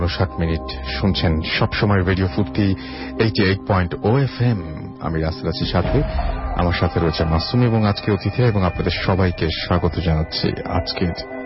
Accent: Bangladesh; আমরা আরো একটা এমন দিনে পড়েছে যেদিন কিনা আমরা সমস্ত বাংলাদেশি আজকে খুশি জোয়ারে ভাসছে।

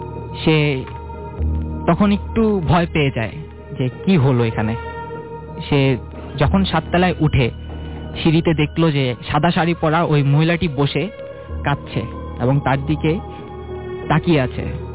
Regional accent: Shyamoli, Dhaka Division, Bangladesh; আমি শ্যামলী থেকে এসেছি।

